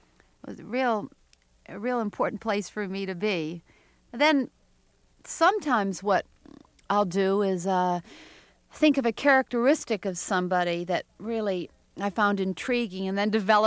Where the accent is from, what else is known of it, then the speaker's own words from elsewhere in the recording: Portland, Maine, United States; You know, growing up in Portland, Maine, an Armenian in a very WASPy community never made me feel completely at ease.